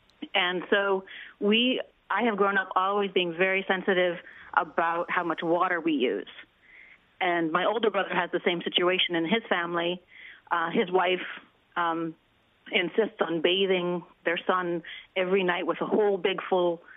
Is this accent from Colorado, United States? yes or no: yes; Colorado, United States; when I was growing up in Colorado, my parents built their own house